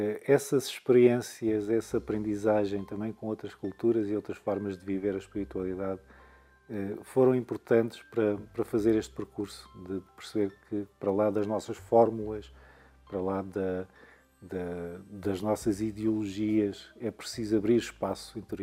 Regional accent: Madeira, Portugal; Eu às vezes faço isso na Madeira, na minha terra natal

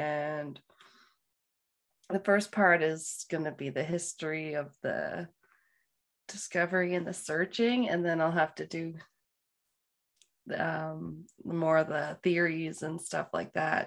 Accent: New Brunswick, Canada; also born or lived in Halifax; I was born in Halifax, Nova Scotia. We moved when I was pretty little, like 3 or 4, something like that, just back to New Brunswick where my mom grew up. And so then that's where I grew up.

